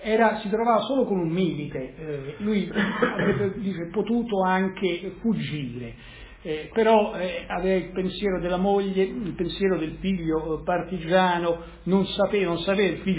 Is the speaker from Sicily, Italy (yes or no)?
no; Rome, Lazio, Italy; accent: Roman; now in Milan, Italy; io abito anche lì vicino, caso vuole, perdonate l'impressione romana, ma sono milanese, rimilanesizzato da 20 anni, però sono romano, sono ritornato su, al nord.